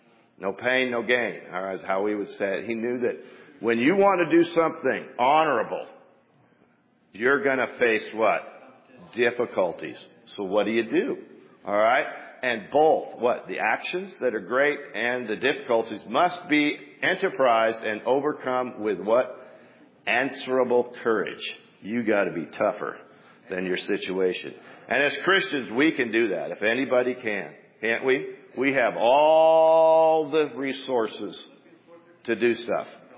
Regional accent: Kirkland, Washington, United States; I'm from Kirkland, Washington.

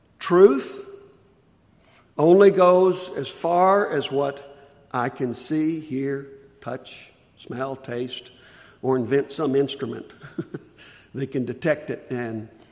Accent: Iowa, United States; I tell people, I come from Iowa, the only two colors are green and brown.

